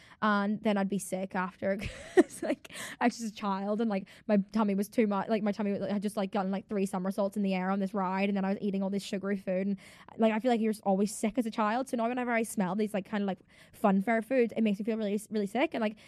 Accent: Ireland; now in London, United Kingdom; because I'm from Ireland.

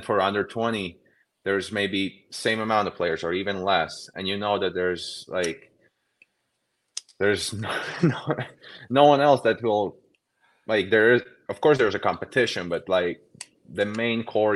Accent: Riga, Latvia; I'm from Riga, so it's where all the parade happened. And it's such an emotional day for everyone in Latvia.

